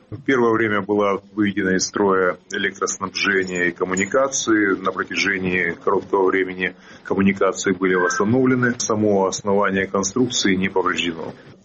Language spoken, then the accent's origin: Russian; Ukraine; я горжусь, что я украинец.